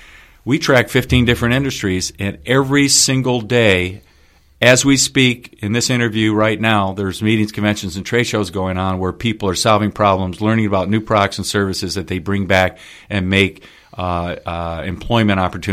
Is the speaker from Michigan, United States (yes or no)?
yes; Detroit, Michigan, United States; Yeah, I grew up in Detroit, hockey town, USA, and I don't play anymore.